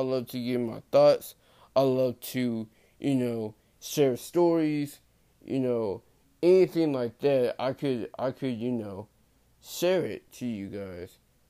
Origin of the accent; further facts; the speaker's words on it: Fort Worth, Texas, United States; I grew up in Texas. I grew up in a city called Fort Worth of Texas. I am currently 21 years old.